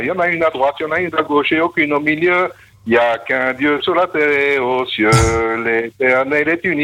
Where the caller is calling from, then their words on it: Jerusalem, Jerusalem District, Israel; אני מדבר מירושלים.